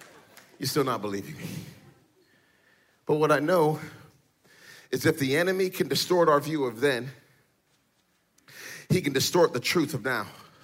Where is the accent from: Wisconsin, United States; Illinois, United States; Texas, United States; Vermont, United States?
Texas, United States; I'm from Texas too.